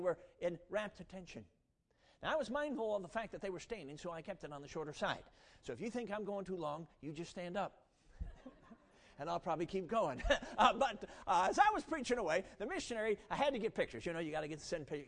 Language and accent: English; Michigan, United States; I'm from Michigan. Up there we have earth basements sometimes. They call it a Michigan basement.